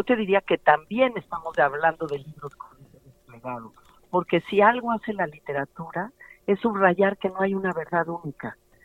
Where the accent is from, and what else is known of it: Mexico